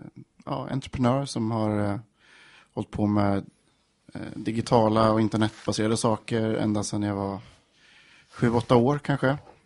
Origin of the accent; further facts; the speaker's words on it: Linköping, Östergötland, Sweden; now in Stockholm, Sweden; Och jag är från Linköping från början, så jag har egentligen bara bott i Stockholm i 3 år, men det känns som länge nu.